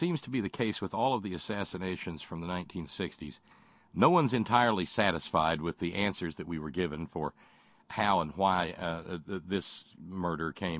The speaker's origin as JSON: {"language": "English", "region": "Alabama", "country": "United States", "tie": "born or raised there", "said": "let's remember, everybody, I was raised in Alabama, okay?"}